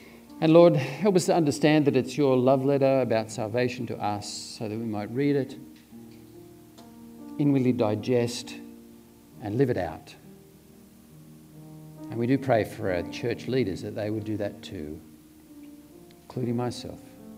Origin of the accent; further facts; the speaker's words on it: Australia; And I, as an Australian, I am my Christian heritage from William Tyndale's work